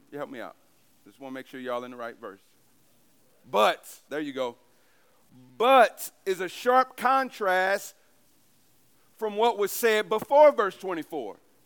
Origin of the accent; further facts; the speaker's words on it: East St. Louis, Illinois, United States; I was raised in East St. Louis, moved around. But a few years ago, God told me to go back to East St. Louis.